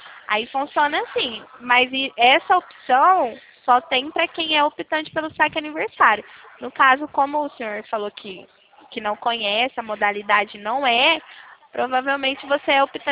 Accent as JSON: {"language": "Portuguese", "town": "Rio Claro", "region": "São Paulo", "country": "Brazil", "said": "eu também sou de Rio Claro."}